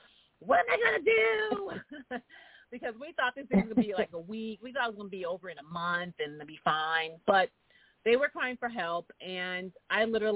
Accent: New York, United States; now in Los Angeles, United States; you know, me being a New Yorker in L.A., but I'm just believing their hype here while I'm here.

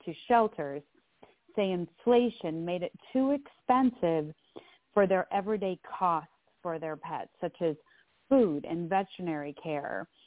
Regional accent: Chicago, Illinois, United States; now in Boston, United States; And I'm from Chicago originally, and also I've lived in Boston now for the past 23 years.

